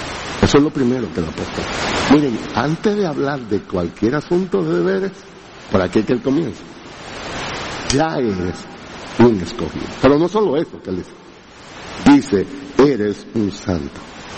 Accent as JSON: {"language": "Spanish", "region": "Santiago", "country": "Dominican Republic", "tie": "born or raised there", "said": "Yo recuerdo mi infancia allá en Santiago"}